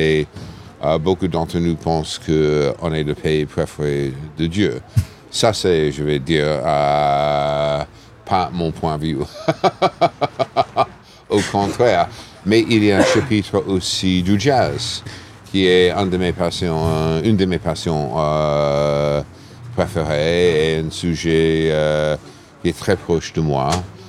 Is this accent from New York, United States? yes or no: yes; New York, United States; mais c'est ma ville natale